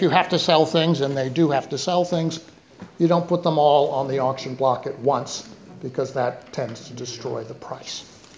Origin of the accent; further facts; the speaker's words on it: United States; As an American in this place, it's a privilege to be here